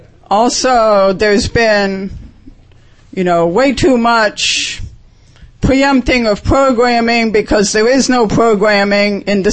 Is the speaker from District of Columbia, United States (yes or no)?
yes; Washington, District of Columbia, United States; now in Baltimore, United States; I grew up in the Washington area, but I didn't start listening to PFW until I moved to Baltimore